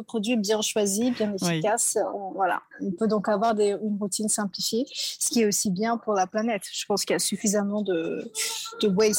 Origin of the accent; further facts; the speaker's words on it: Chad; Le chébé est une crème que nous utilisons au Tchad, mon pays d'origine, depuis des millénaires pour avoir des cheveux qui sont longs, forts et beaux.